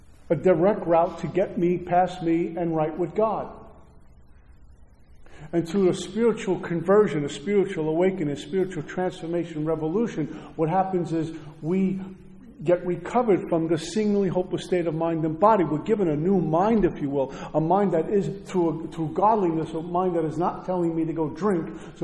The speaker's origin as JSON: {"language": "English", "town": "Brooklyn", "region": "New York", "country": "United States", "said": "I'm from Brooklyn. We have the town for the most gangsters."}